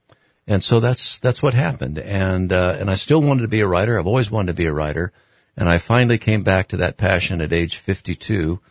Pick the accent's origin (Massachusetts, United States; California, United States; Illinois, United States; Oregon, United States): California, United States; I moved back just to California, my home state.